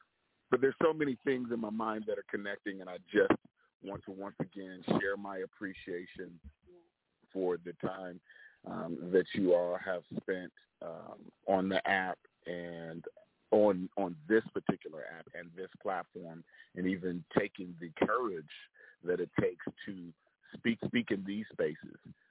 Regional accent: Indianapolis, Indiana, United States; It's one of my favorite cities because I grew up in Indianapolis.

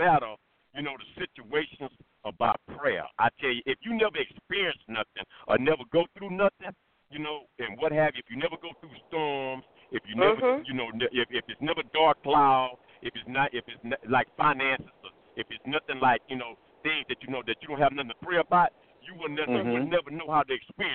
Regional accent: Texas City, Texas, United States; I'm from Texas City, and I came down

